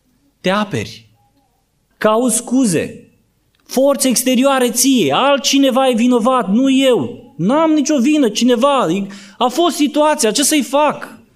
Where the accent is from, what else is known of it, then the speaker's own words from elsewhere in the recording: Brăila, Brăila County, Romania; Eu sunt născut la oraș, crescut la oraș, sunt din Brăila de fel, dar bunicii mei au fost la țară